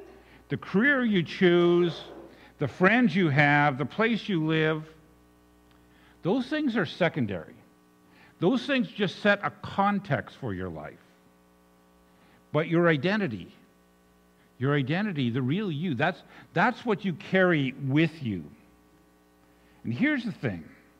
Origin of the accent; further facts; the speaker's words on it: Ontario, Canada; I grew up in near the Trans-Canada Highway, a short drive between Armprior and Renfrew.